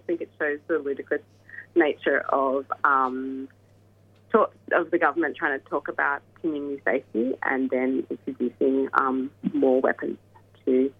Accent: Melbourne, Victoria, Australia; I'm originally from Melbourne

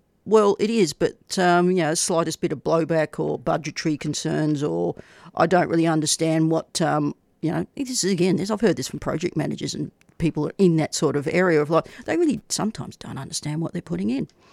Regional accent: Melbourne, Victoria, Australia; You know, never in your wildest dreams when you're growing up in Melbourne would you think that would happen, but it did.

